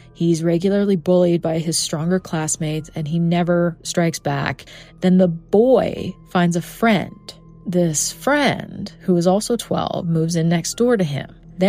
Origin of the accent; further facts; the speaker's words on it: Canada; especially since I'm Canadian and Saskatchewan is the province directly neighboring me.